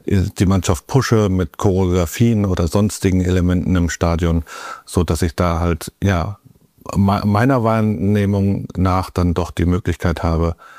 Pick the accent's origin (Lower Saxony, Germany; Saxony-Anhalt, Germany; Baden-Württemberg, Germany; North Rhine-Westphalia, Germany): North Rhine-Westphalia, Germany; born there; Also ich komme gebürtig aus Nordrhein-Westfalen, aus dem Kreis Wesel.